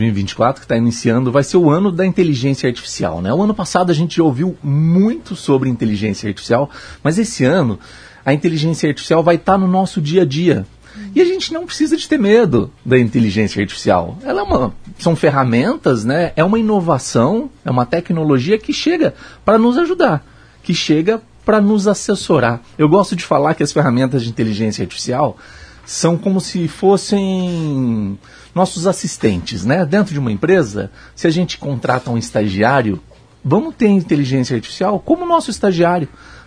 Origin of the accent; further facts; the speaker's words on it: Londrina, Paraná, Brazil; Eu sou de Londrina